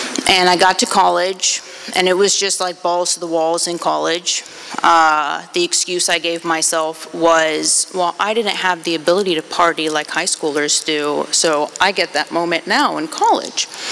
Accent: Land O'Lakes, Florida, United States; My parents are from Poland, and I was born in Florida, in Land O'Lakes, Florida, Pasco County.

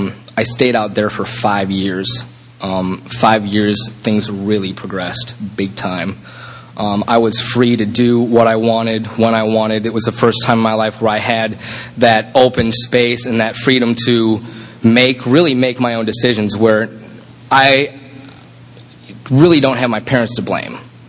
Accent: Chicago, Illinois, United States; moved away as an adult; I should back up. I grew up in Chicago. And I moved to Chicago at night, or Chicago, bleh, moved to California when I was 19.

